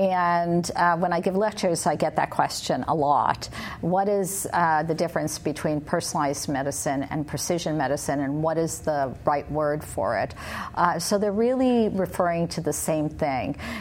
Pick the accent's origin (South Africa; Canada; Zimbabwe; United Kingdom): Canada; I'm originally from Canada.